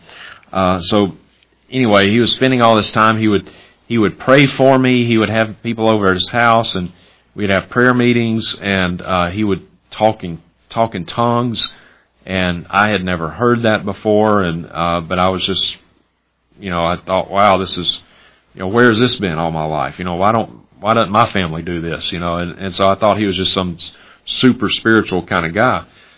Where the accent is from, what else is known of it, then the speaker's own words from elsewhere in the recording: Vicksburg, Mississippi, United States; Charlie told me about a faith healer named Nora Lamb, L-A-M, who was coming to Vicksburg, Mississippi, my hometown.